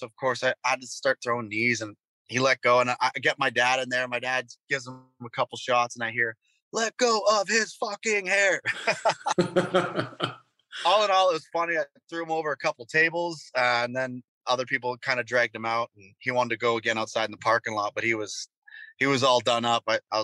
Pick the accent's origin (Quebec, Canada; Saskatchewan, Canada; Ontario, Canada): Ontario, Canada; North Bay; born or raised there